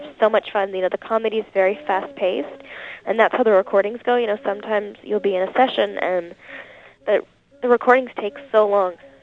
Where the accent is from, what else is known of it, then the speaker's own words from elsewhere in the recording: Toronto, Ontario, Canada; now in Los Angeles, United States; I grew up in Toronto